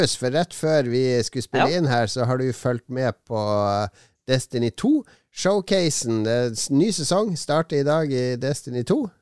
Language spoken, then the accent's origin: Norwegian; Northern Norway, Norway; Jeg er født i Nord-Norge.